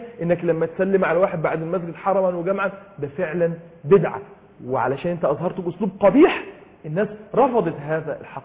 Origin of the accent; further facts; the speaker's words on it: Egypt; واحنا كمصريين بنموت في هزار والضحك